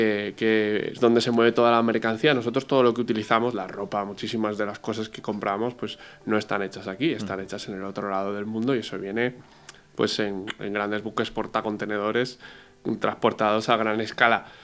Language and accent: Spanish; Valencia, Valencian Community, Spain; pasa que yo soy de Valencia, por eso vine aquí